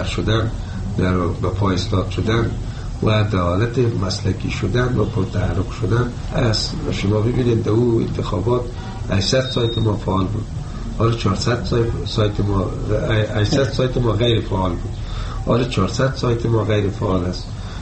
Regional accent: Afghanistan; ما افغان هستیم

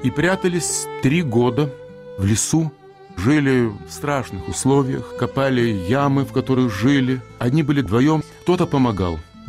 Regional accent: Lithuania

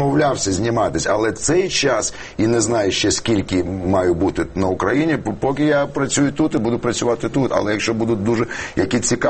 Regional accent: Kyiv, Ukraine; also born or lived in Moscow, Russia; а потім я народився тут, як киянин. Корінний.

